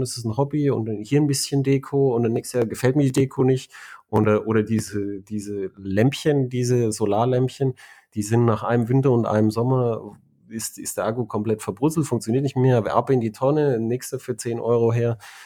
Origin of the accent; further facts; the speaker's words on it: Germany; Ich bin ja ein Deutscher